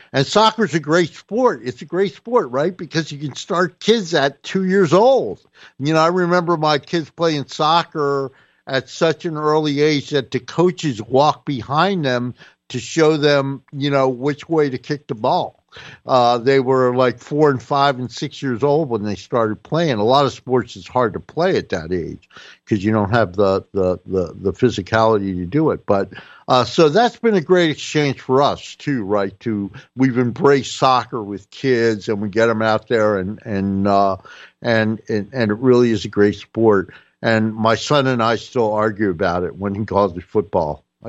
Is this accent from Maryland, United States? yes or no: yes; Maryland, United States; But yeah, I grew up around Washington, and in Montgomery County, we just didn't, you know, soccer was that strange sport that they had in gym sometimes, but we really didn't play.